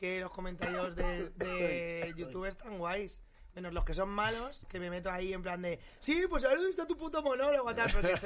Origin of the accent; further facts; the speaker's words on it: Alicante, Valencian Community, Spain; Bueno, pues me crié en Alicante, pero mi familia es de Madrid.